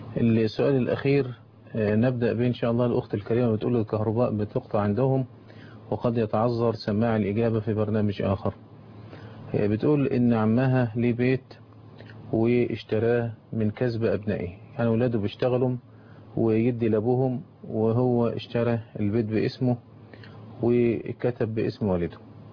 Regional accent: Egypt; زي ما بيقولوا عندنا في مصر في حجر أبوه

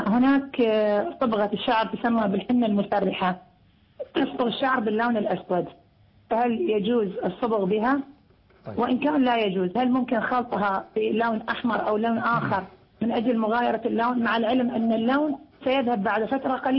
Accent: Iraq; لكن يقال أكو هناك موضوع يسمى الشبسة عندنا في العراق

